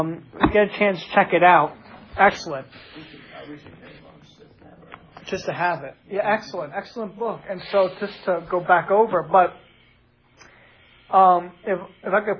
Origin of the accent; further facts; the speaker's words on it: New York, United States; I'm from New York, from the Bronx, okay?